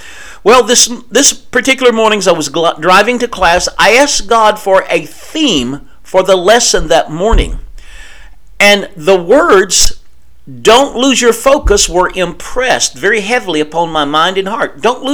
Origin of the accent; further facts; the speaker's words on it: Texas, United States; Growing up in Northeast Texas, we used to say when I was a kid, you need to come down off your high horse.